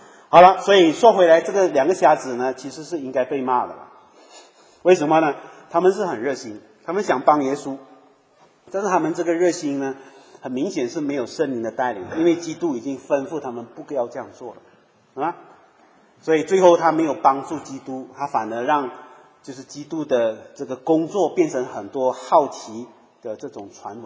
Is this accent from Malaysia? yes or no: yes; Malaysia